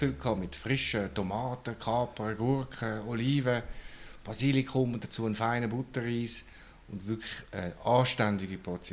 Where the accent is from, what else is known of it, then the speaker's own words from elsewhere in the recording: Valais, Switzerland; Als Walliser verdrückt man mehr Brot wie Hauptgang.